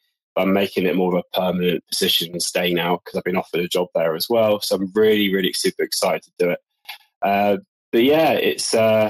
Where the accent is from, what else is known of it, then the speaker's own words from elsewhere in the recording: Bristol, South West England, United Kingdom; accent: pirate farmer; in Bristol, which is kind of where I'm from. And I was like, oh, if I go back there in 10 minutes, my accent will just come back. That's normally how it works. So I would say that my accent probably sounds more like a pirate farmer.